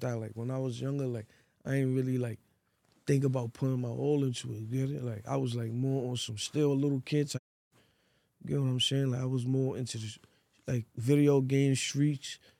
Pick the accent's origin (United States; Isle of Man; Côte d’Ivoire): Côte d’Ivoire; I'm from Ivory Coast.